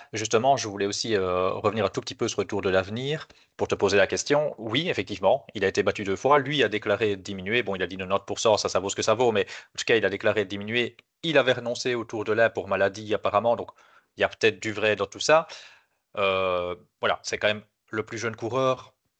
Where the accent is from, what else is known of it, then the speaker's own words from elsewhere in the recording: Belgium; peut-être nous en tant que Belges